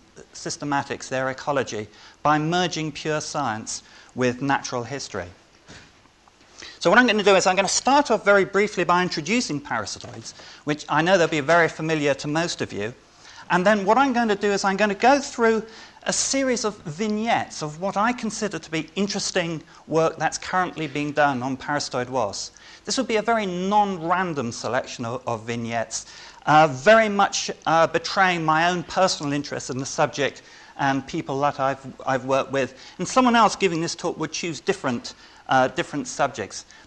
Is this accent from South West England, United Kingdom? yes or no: yes; Bristol, South West England, United Kingdom; I grew up largely in Bristol